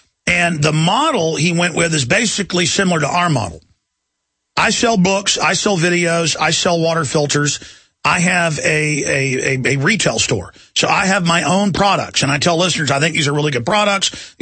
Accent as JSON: {"language": "English", "town": "Dallas", "region": "Texas", "country": "United States", "tie": "born or raised there", "said": "I mean, I remember growing up in Dallas, you could go through the dial and just hear so many interesting personalities, local news."}